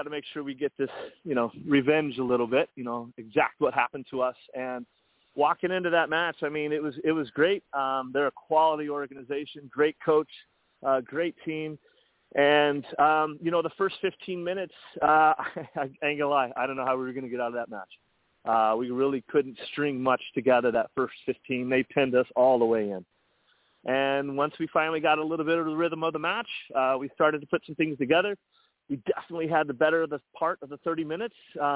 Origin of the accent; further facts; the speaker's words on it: Colorado, United States; now in Baltimore, United States; And to your point, you know, I grew up in Colorado, and, you know, I heard growing up the Bays